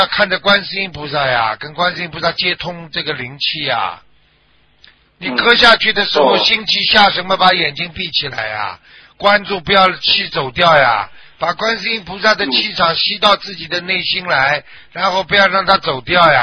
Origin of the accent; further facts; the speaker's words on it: China; 这，我是中国人，对不对啊？然后我们中国人是一家